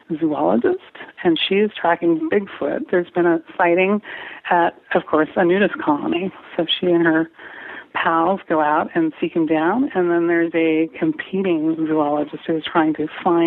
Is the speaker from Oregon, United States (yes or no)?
yes; Portland, Oregon, United States; Oh, we hit Portland, my hometown.